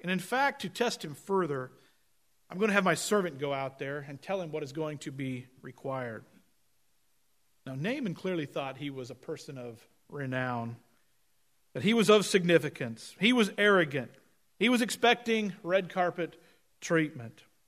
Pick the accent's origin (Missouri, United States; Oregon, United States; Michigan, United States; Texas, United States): Oregon, United States; Compared to growing up in Oregon, where I was used to streams that ran off the mountains that were clear, they were cool, they were fresh, those brown, murky rivers of Minnesota looked bad.